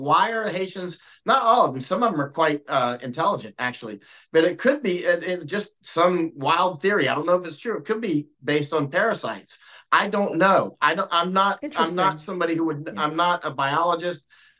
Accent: Florida, United States; I grew up in Florida, and people would, you know, talk about how bad communists were.

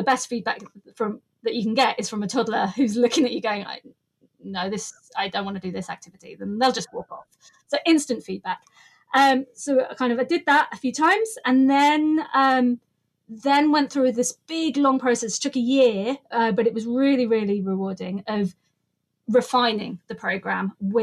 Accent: South West England, United Kingdom; accent: Cornish; Yeah, I'm Cornish, so I like to put some rolling R's in there.

